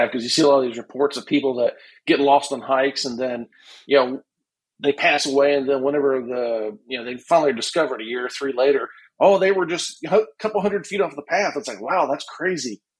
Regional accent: West Virginia, United States; Whereas where I grew up in West Virginia, literally you have visibility a couple hundred feet in each direction behind you, in front of you

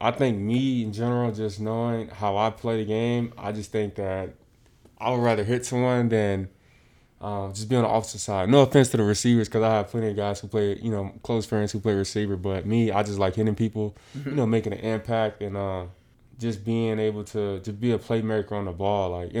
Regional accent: Florida, United States; But growing up in South Florida, sports kind of is instilled in you early.

